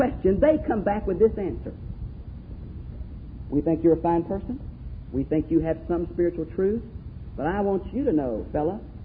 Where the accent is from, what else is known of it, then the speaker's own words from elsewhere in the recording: United States; Some of us think that because we're American, we don't have any problems.